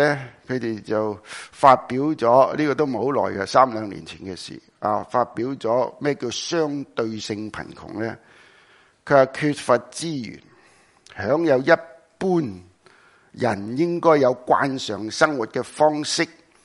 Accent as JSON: {"language": "Cantonese", "country": "China", "said": "所以我哋中国人都讲啊，"}